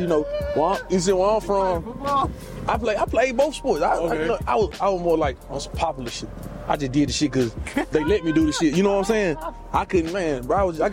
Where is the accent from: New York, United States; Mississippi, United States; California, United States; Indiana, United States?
Mississippi, United States; also born or lived in Flint, United States / Memphis, United States; So I spent time in Flint with my dad and moved to Memphis. When I was still a kid, but you know I've been in Mississippi shit since I was bad down up four. So I'm Mississippi to the hard